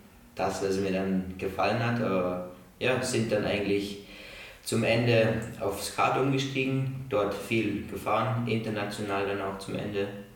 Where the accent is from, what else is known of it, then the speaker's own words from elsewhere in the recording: Austria; oder man bei uns in Österreich heißt es die Lehre